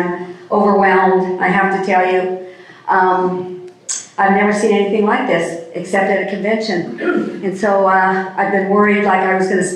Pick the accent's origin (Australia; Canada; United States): United States; California; I have to tell you that I come from Orange County. I live in Cyprus.